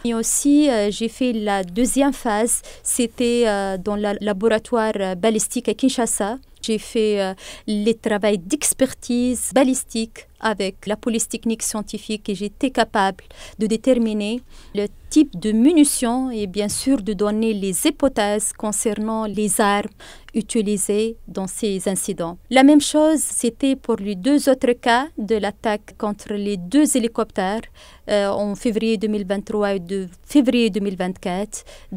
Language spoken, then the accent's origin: French; Tunisia; je suis tunisienne